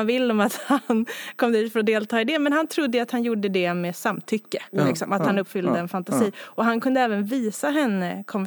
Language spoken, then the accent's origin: Swedish; Haninge, Stockholm County, Sweden; Jag är uppvuxen i Haninge då, som jag sa tidigare.